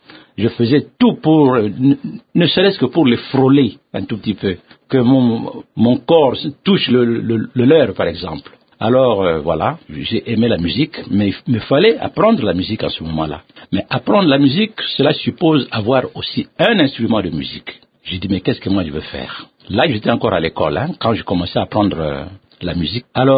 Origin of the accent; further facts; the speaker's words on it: Kinshasa, DR Congo; J'ai tout fait ici à Kinshasa. J'ai été à l'école ici. J'ai commencé mon école primaire, secondaire. J'ai commencé ma vie professionnelle ici à Kinshasa.